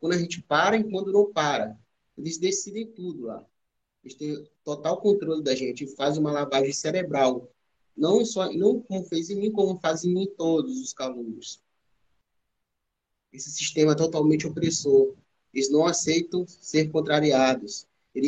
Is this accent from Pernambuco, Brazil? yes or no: no; Maranhão, Brazil; Além de sofrer várias humilhações de lá, por ser maranhense